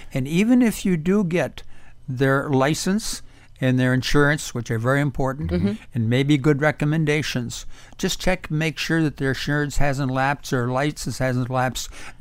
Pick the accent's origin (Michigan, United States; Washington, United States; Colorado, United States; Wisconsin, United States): Wisconsin, United States; now in Miami, United States; I'm from Wisconsin, where when I was young, everybody was very honest. But down here in Miami